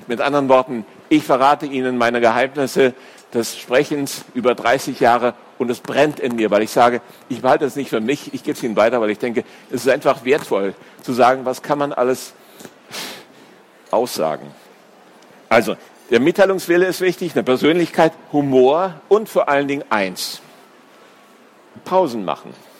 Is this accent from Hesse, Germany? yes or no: yes; Hesse, Germany; ich bin Berliner, bin ich nicht, aber ich komme aus Hessen